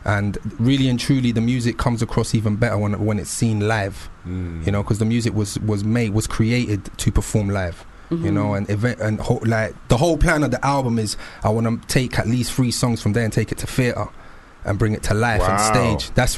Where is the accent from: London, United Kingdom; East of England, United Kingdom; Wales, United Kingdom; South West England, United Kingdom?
London, United Kingdom; even though I'm from London